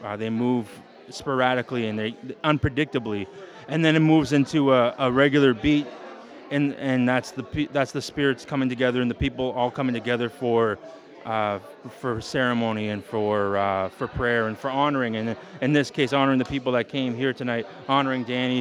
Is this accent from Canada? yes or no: yes; Indian Brook, Nova Scotia, Canada; I'm from Sebaganegity, Nova Scotia, formerly called Indian Brook, Nova Scotia.